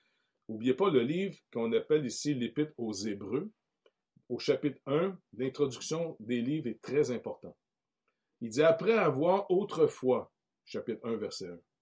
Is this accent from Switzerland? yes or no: no; Canada; je suis né au Canada et puis j'ai été baptisé quand j'étais tout petit bébé